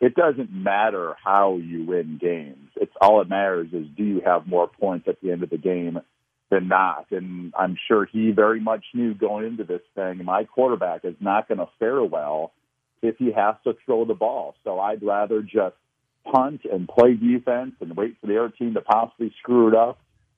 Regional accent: Iowa, United States; I actually probably watched more college football than pro football growing up in Eastern Iowa.

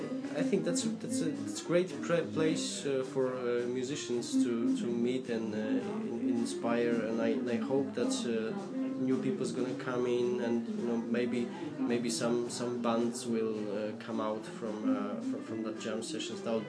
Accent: Poland; now in Dublin, Ireland; I came from Poland. I live in Dublin now.

